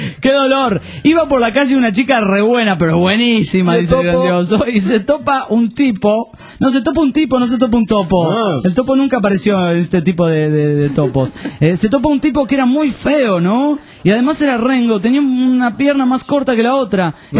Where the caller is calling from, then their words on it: La Pampa, Argentina; Somos de la Pampa Argentina.